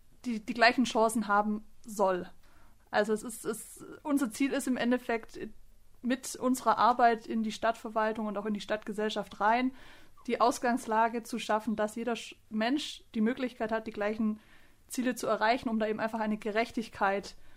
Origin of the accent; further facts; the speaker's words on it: Biberach, Baden-Württemberg, Germany; born there; also born or lived in Chemnitz; now in Ulm, Germany; Ich komme gebürtig aus Biberach und bin jetzt inzwischen schon wieder seit 8 Jahren in Ulm. Habe davor in Chemnitz studiert